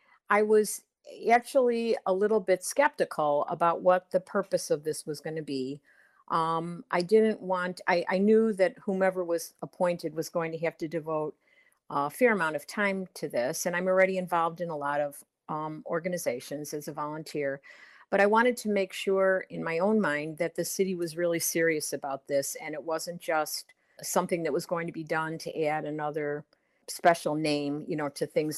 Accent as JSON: {"language": "English", "town": "Chicago", "region": "Illinois", "country": "United States", "tie": "born or raised there", "said": "I grew up in Chicago, and I knew about her even when I was in high school. I'm 69 years old"}